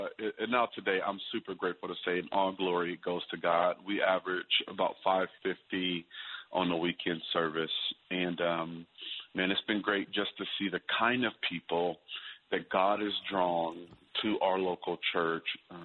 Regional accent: Waterloo, Iowa, United States; I am originally from the Cedar Valley, so within your listening area, which would be the Northeast Iowa Waterloo area.

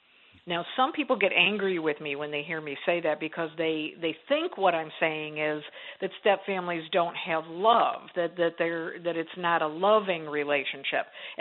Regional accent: New York, United States; I tease about, you know, I grew up in Western New York near Buffalo, New York, and it was pretty cold, similar to what you're experiencing.

